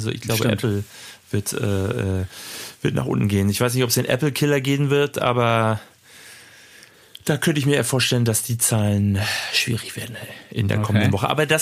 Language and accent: German; Mecklenburg-Vorpommern, Germany; In Mecklenburg-Vorpommern, in meiner Heimat.